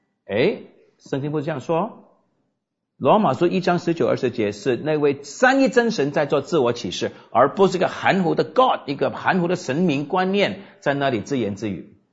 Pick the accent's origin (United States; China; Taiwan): United States; moved away; 当然我是美国人，所以我们称足球为 football